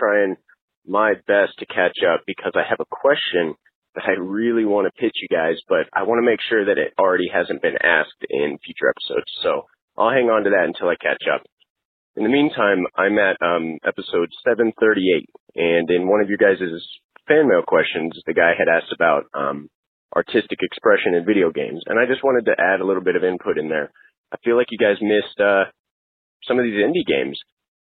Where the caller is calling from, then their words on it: Texas, United States; I'm calling from Texas.